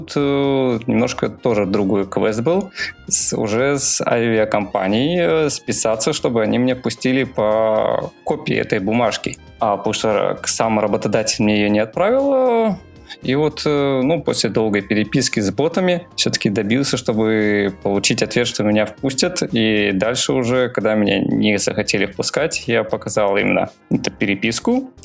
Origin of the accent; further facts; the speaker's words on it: Almaty, Kazakhstan; moved away as an adult; Сам я из Казахстана, город Алматы.